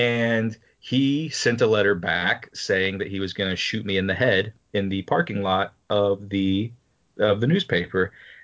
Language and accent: English; Aurora, Missouri, United States; I grew up in Southwest Missouri in a very small 2-stoplight town called Aurora.